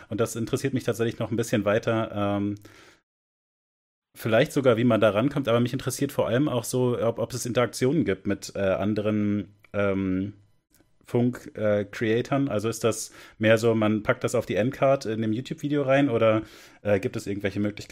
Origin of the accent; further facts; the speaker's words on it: Hesse, Germany; born there; Ich bin auch gebürtiger Hesse zumindest.